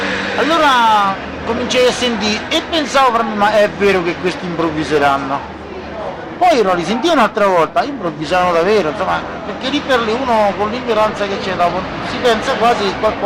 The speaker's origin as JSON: {"language": "Italian", "town": "Artena", "region": "Lazio", "country": "Italy", "said": "mi ha domandato, ma di che parte sei? Di Artena."}